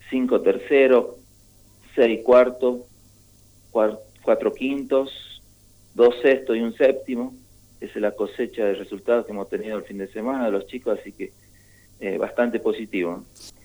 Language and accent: Spanish; Jáchal, San Juan, Argentina; tienen claro dónde queda Hachal y de dónde somos. Somos de acá de San Juan